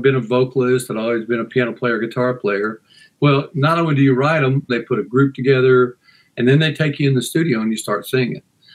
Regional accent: Texas, United States; Well, I grew up in Texas, and of course, Texas is its own nation. But yeah, I grew up there and, you know, grew up in the country and drove tractors, baled hay, and did all this stuff.

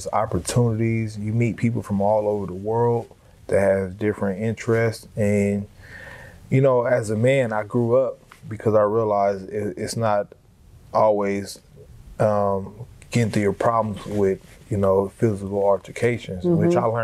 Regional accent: Omaha, Nebraska, United States; I grew up in North Omaha. As I got older, became a teen, with misdirection.

